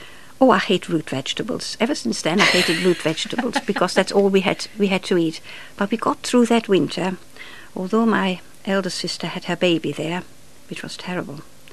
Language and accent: English; Switzerland; now in England; Yes, I feel now I'm more English than Swiss or even, I never was German, but I still go back to Germany occasionally